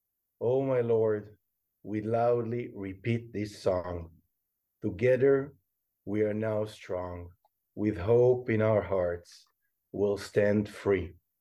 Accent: Israel; English is a second language; I come from Israel, a home country

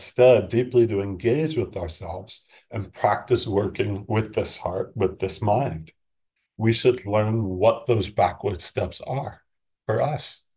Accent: East Coast, United States; I'm from the East Coast. I watch you guys on the West Coast.

